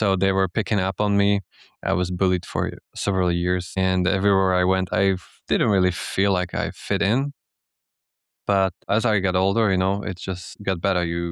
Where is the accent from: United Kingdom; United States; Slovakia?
Slovakia; Yeah, so I am based in Slovakia. I am from Slovakia, but I traveled to the US and UAE all across the world for work.